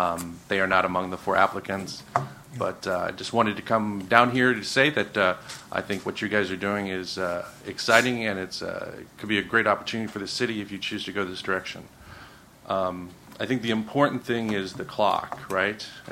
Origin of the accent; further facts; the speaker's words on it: Carmel, California, United States; I'm from Carmel, California.